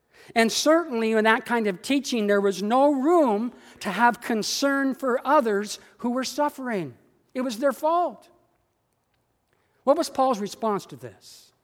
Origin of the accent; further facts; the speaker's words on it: United States; especially in America, my home country, they were celebrating the legacy of the Reverend Dr. Martin Luther King